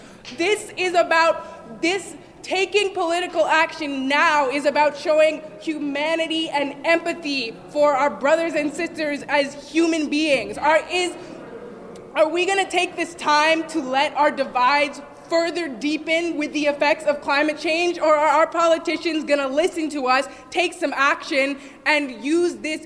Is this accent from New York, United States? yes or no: yes; Manhattan, New York, United States; I'm from Manhattan. I'm 20 years old.